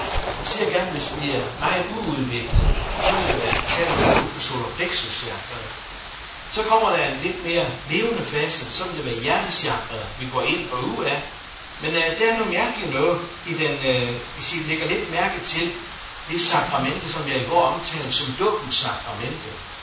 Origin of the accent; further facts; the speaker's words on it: Aalborg, North Denmark Region, Denmark; den by, jeg kommer fra Aalborg